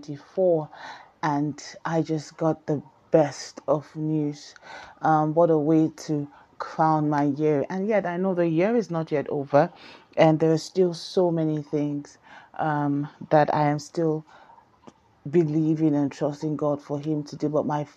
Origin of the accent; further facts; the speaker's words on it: Nigeria; whether you're in Nigeria, my home country